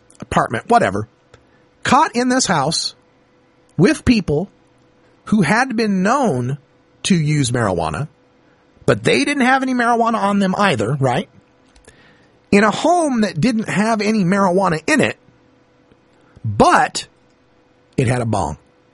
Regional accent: Idaho, United States; a young lady who wrote in from Idaho Falls, Idaho, my home state of Idaho

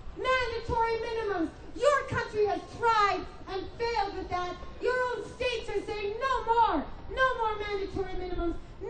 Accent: Vancouver, British Columbia, Canada; I came from Canada in Vancouver, BC on the West Coast.

